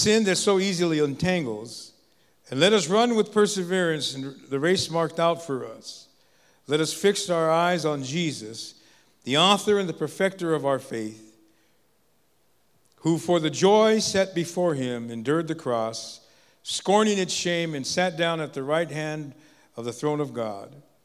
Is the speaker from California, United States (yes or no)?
yes; Los Angeles, California, United States; also born or lived in Vancouver; So I was born and raised in Los Angeles, so that's why, I guess.